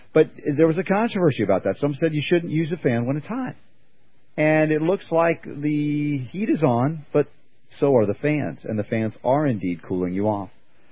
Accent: New York, United States; also born or lived in Georgia; I grew up in New York and Georgia as well, and you know, so we had our cold winters

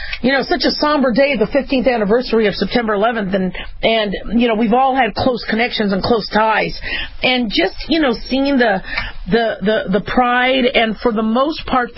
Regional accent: Phoenix, Arizona, United States; I grew up in Phoenix, so, you know, I'm a big fan of the Cardinals

